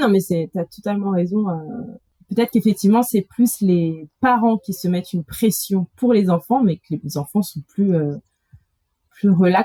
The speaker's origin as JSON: {"language": "French", "country": "France", "tie": "born or raised there", "said": "me concernant, j'ai grandi en France"}